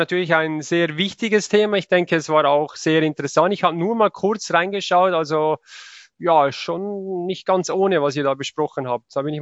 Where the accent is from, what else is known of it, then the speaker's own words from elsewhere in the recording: Switzerland; Ja, und das ist bei uns in der Schweiz genau dasselbe.